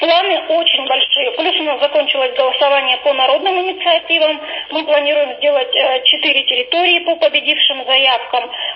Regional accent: Irkutsk, Irkutsk Oblast, Russia; я родилась в Ленинском округе. Меня крестили родители в Ленинском округе. Долгое время я жила в Ленинском округе. И вот так судьбой, видимо, как-то вот получилось, что теперь работаю здесь, в Ленинском округе.

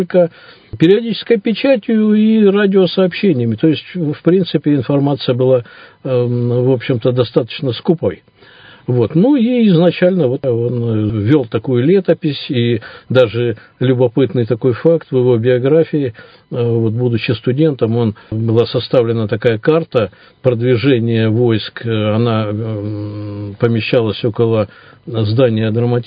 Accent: Irkutsk, Irkutsk Oblast, Russia; как обычный иркутский житель, я, наверное, первый музей, который я узнал в детстве в Иркутске

